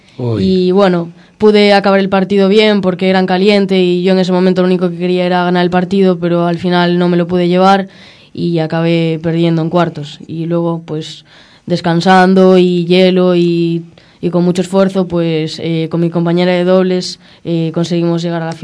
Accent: Vigo, Galicia, Spain; born there; Sí, yo nací en Vigo.

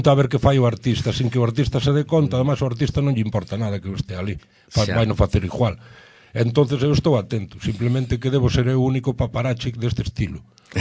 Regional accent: Corme, Galicia, Spain; Eu é que veño do concello de Ponteceso, en Corme, e ali temos 99 kilómetros cuadrados, pero seremos 5.000 personas

